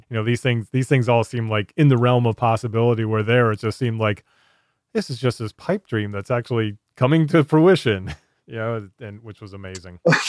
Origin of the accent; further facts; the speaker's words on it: Richmond, United States; I grew up in Richmond